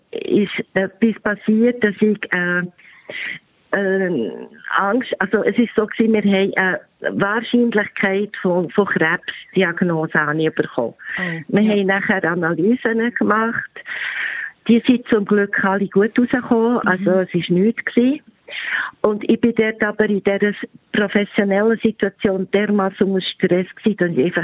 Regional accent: Switzerland; wie man das als Schweizer so macht

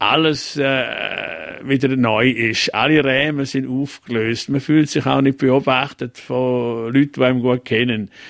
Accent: Graubünden, Switzerland; Als Bündner hat man auch mal ein bisschen das Gefühl, man werde ja vom Unterland ein bisschen bevormundet.

